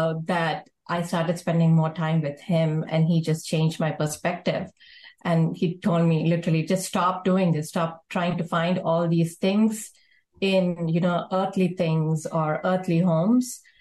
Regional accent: India; now in United States; because, you know, I came from India to America, and there are times when I feel so homesick for home.

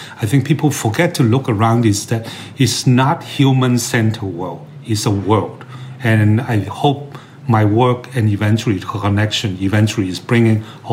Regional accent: Hong Kong; I will say that, like, growing up in Hong Kong, San Francisco is a nature city

